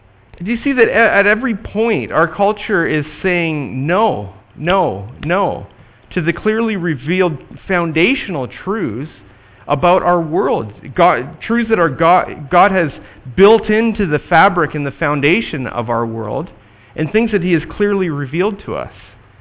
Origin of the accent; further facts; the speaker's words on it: United States; I'm an American, for goodness sake. I'm proud to be an American, where at least in theory I'm free.